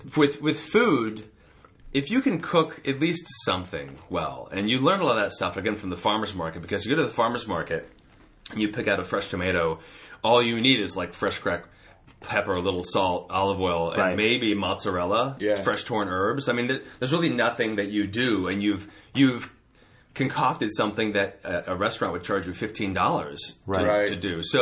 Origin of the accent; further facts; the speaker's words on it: Arlington, Virginia, United States; No, I'm from Arlington, Virginia.